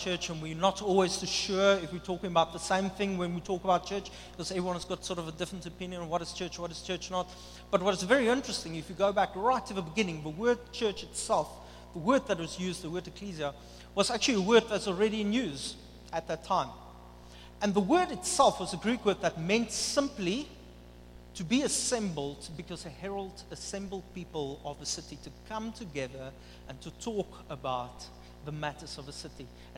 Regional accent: Upington, Northern Cape, South Africa; Now, I don't know about you, but I'm from Upington. You guys know where is Upington? That's north. That's in the Kalahari Desert.

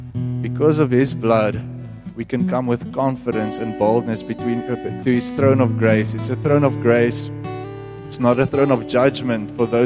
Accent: Bloemfontein, Free State, South Africa; I come from Bloemfontein originally, born and bred there, studied there, got saved there

